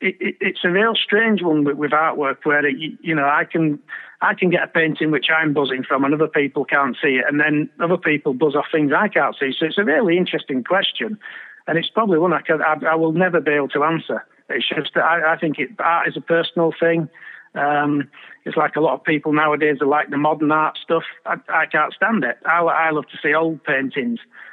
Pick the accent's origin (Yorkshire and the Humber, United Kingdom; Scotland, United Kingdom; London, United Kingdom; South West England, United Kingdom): Yorkshire and the Humber, United Kingdom; I'm a Yorkshireman, I'm down to earth